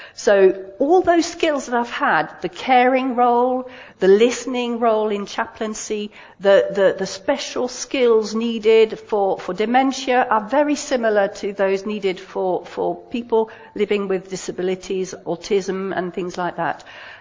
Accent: Geneva, Switzerland; I was born and bred in Switzerland, in Geneva. My dad is Swiss German. My mum is British. So I'm a bit of a mixture.

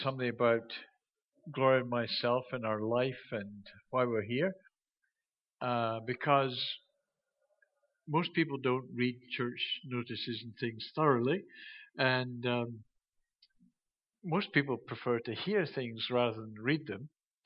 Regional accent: Scotland, United Kingdom; I'm Scottish, my wife's English, and some people laugh at that because they think, where's the big divide?

